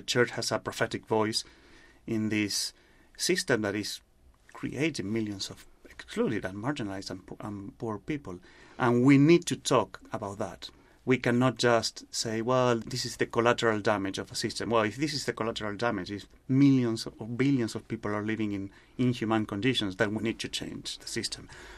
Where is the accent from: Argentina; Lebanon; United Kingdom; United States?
Argentina; Buenos Aires; because I'm from Buenos Aires